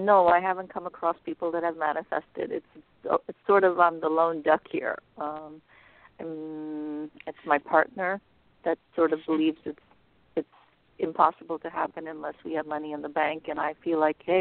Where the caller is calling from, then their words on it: California, United States; California.